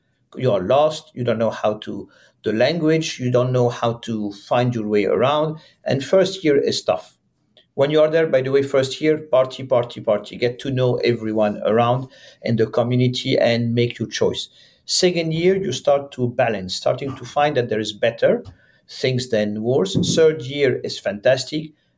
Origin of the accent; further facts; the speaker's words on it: France; English is a second language; Of course, I'm French, as you can. It's a dominant one.